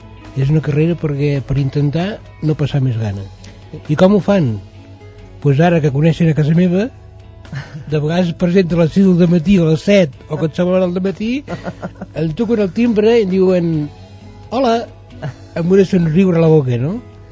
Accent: Malgrat de Mar, Catalonia, Spain; Jo sóc de Malgrat, sí.

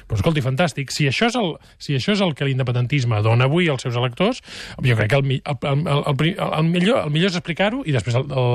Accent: Vall-llobrega, Catalonia, Spain; Sóc alcaldable per Vall-llobrega, que és el meu poble

